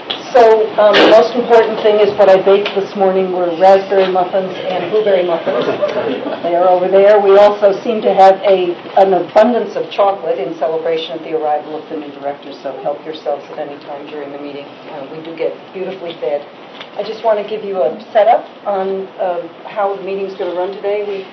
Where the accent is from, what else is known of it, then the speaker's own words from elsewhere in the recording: Chicago, Illinois, United States; I'm from Chicago